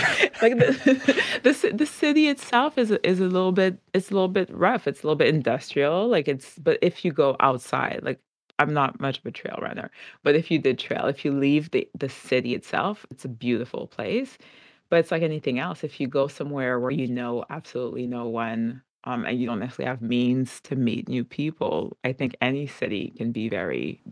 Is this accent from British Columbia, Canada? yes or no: no; Montreal, Quebec, Canada; now in Sudbury, Canada; I was born and raised in Montreal.